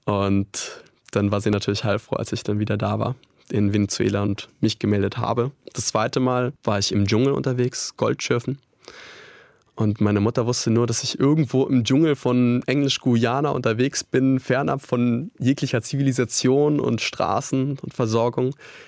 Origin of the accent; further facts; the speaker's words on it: Northern Germany, Germany; ich komme aus Norddeutschland und kenne nur meine kleine norddeutsche Ecke, vielleicht noch Dänemark, wo wir dann immer in den Urlaub gefahren sind.